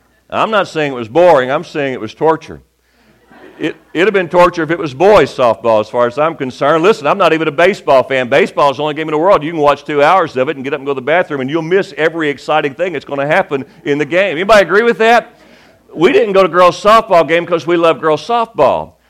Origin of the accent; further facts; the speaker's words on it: Kentucky, United States; I said, well, I'm from Kentucky.